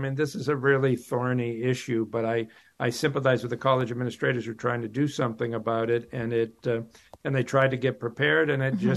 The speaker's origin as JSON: {"language": "English", "region": "Massachusetts", "country": "United States", "tie": "born or raised there", "said": "I mean, I remember when we were kids, I grew up in Western Mass, and just across the border, you know, you could get alcohol at age 18 in New York"}